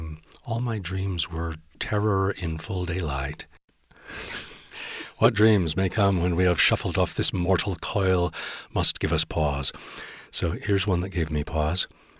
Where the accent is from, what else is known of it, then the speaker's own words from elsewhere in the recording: Omaha, Nebraska, United States; I thought, what if it had been San Francisco when I was a kid growing up in Omaha? My life would have been so different.